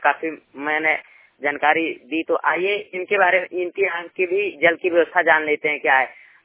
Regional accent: Banda, Uttar Pradesh, India; श्रोताओं, मैं जिला बांदा उत्तर प्रदेश से।

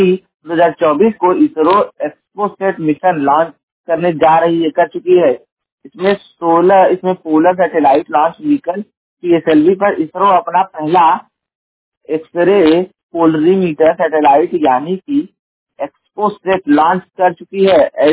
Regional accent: Uttar Pradesh, India; और मैं उत्तर प्रदेश के जौनपुर जिले का निवासी हूं

